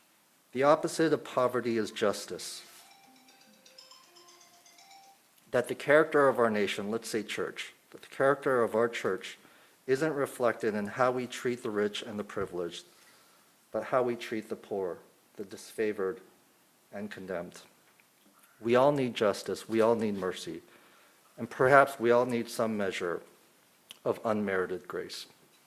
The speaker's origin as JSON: {"language": "English", "country": "South Korea", "tie": "born or raised there", "said": "I shared earlier about growing up in Korea"}